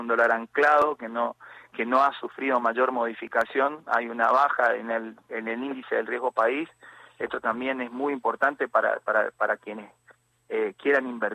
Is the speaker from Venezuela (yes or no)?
no; Corrientes, Argentina; Soy un correntino más y trato de buscarles las soluciones